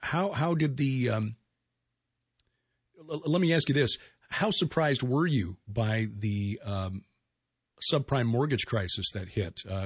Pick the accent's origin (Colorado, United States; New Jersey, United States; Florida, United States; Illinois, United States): Illinois, United States; Chicago; But then I grew up in Chicago, and when you grow up in Chicago, you think nothing happens south of Interstate 80.